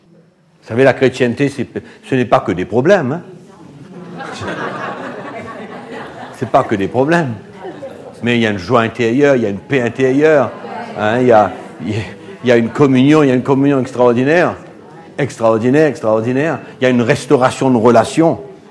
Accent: Mauritius; Je ne suis pas un Sud-Africain, moi, je suis un vrai Mauricien.

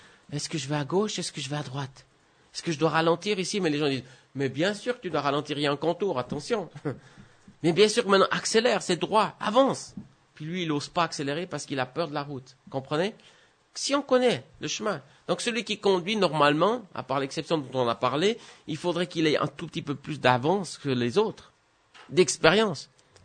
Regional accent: Switzerland; je suis un bon Suisse, bien préparé

